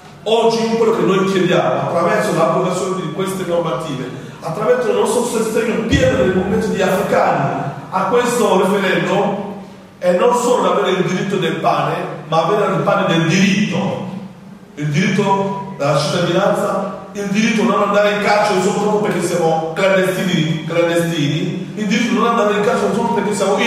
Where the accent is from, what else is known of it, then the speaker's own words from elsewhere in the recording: Burkina Faso; now in Italy; dopo 10 anni che vivo in Italia, anche se avessi commesso un reato nel mio paese d'origine, ormai è prescritto questo reato